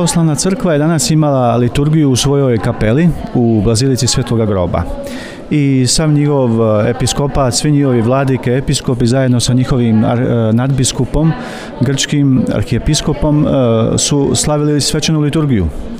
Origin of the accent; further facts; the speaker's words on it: Travnik, Federation of Bosnia and Herzegovina, Bosnia & Herzegovina; now in Jerusalem, Israel; rodom sam iz Travnika, iz Bosne, pripadam provinciji Bosanskoj.